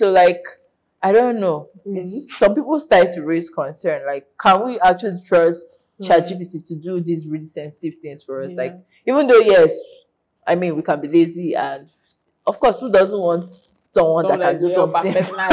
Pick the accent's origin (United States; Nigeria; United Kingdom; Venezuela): Nigeria; sometimes you just like benefit of doubt as a Nigerian.